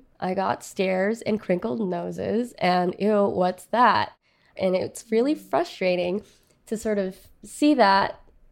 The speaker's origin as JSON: {"language": "English", "country": "United States", "said": "as a Filipino-American, I grew up bringing my lunch to school"}